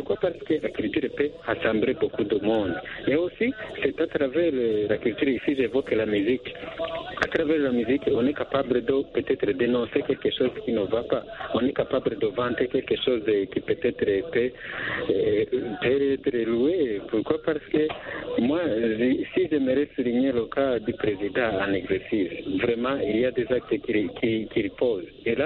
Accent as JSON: {"language": "French", "region": "Bujumbura", "country": "Burundi", "said": "chez nous à Bujumbura"}